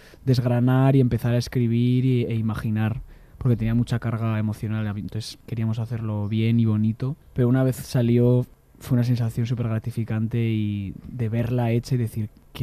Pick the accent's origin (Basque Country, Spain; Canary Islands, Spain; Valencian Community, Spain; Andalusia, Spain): Basque Country, Spain; Getxo; yo soy de Getxo, del País Vasco, y la lluvia es muy típica allí.